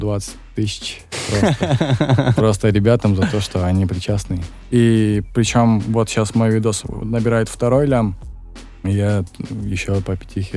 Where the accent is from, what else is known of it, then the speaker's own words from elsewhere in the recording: Saratov, Saratov Oblast, Russia; Мы все ребята из Саратова собрались, работаем.